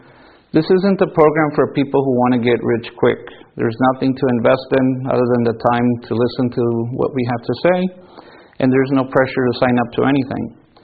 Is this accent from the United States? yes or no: yes; El Paso, Texas, United States; I grew up in El Paso, Texas. That's where I was born. I went to school there.